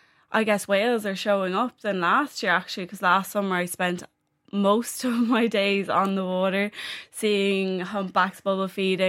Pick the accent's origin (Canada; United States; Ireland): Ireland; Wexford, Leinster; I'm from Wexford